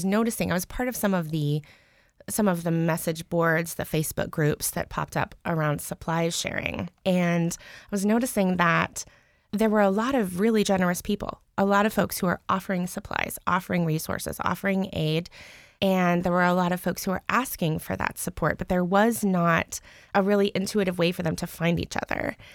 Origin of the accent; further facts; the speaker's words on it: Anchorage, Alaska, United States; also born or lived in Texas; So I'm actually an Anchorage born and raised kid.